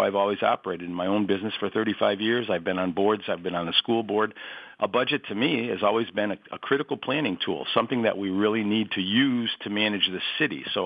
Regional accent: Amsterdam, New York, United States; I was born and raised in Amsterdam.

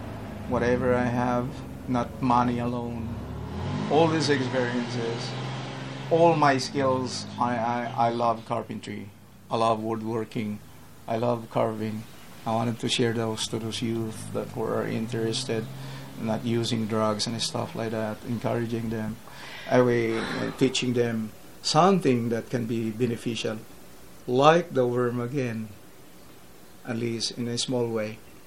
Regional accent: Philippines; But actually, deep in my heart, I'm still a Filipino.

